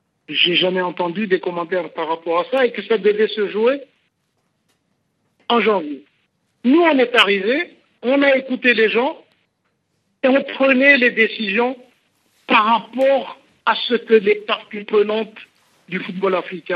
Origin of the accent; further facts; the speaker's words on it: Madagascar; L'été chez moi à Madagascar, par exemple, ce n'est pas l'été qui est dans le nord, au Maghreb.